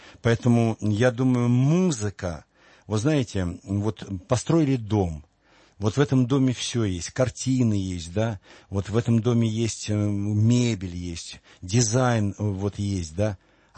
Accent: Russia; born there; Это чудо, что мы родились в России.

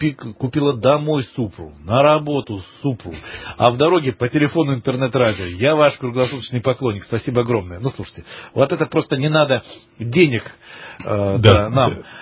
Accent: Odesa, Odesa Oblast, Ukraine; я сам вырос в Одессе, на Украине, закончил Одесский университет.

